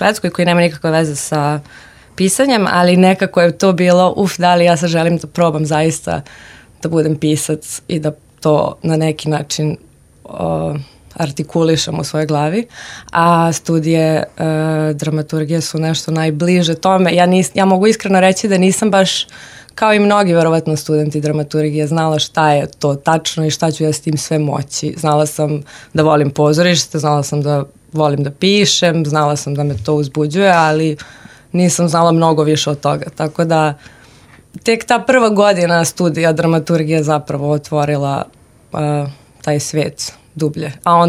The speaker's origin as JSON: {"language": "Serbian", "town": "Novi Sad", "region": "Vojvodina", "country": "Serbia", "tie": "born or raised there", "said": "dramaturškinja i scenaristkinja. I imam 29 godina, rodom sam iz Novog Sada."}